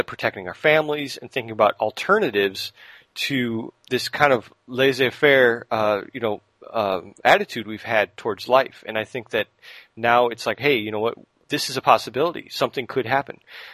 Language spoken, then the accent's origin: English; United States; I'm speaking as an American here.